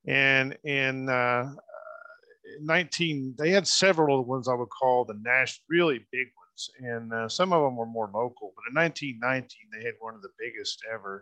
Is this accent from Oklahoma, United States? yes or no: yes; Muskogee, Oklahoma, United States; including my hometown here in Muskogee. We actually have an original tourist camp building still here in Muskogee.